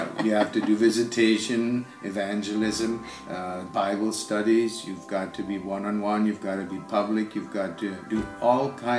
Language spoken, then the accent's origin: English; Elmira, Ontario, Canada; now in Spain; We come from the Elmira, Ontario area, and we were commissioned by Wallenstein Bible Chapel to be missionaries in Spain, where we've been for the last 40 years.